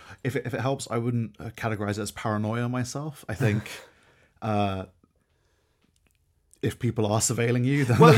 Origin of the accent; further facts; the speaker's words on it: United Kingdom; as a Brit, as someone who grew up in the UK